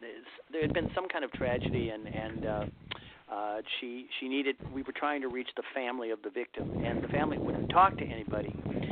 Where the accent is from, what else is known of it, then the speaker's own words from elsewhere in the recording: Cleveland, Ohio, United States; So I grew up in Cleveland, Ohio, suburban Cleveland, Ohio, really nice, crime-free suburban neighborhood